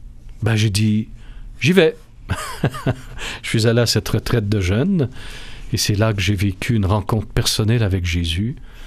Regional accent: Quebec, Canada; Alors, je suis allé dans ce qu'on appelle chez nous, au Québec, un café

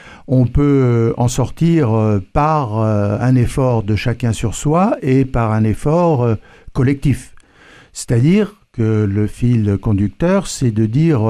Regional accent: Normandy, France; Je suis normand et né sous le signe de la balance.

